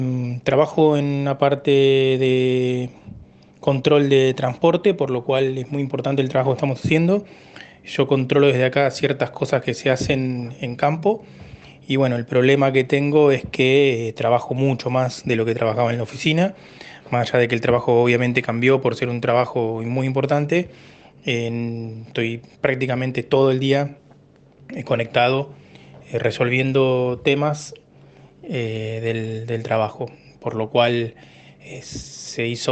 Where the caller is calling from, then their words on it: Buenos Aires, Argentina; de Colegiales